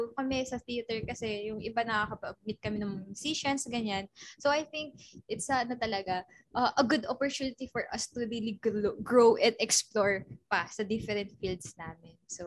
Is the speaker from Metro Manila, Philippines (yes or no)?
no; Calabarzon, Philippines; dahil taga Cavite ako, doon hindi naman siya sobrang probinsya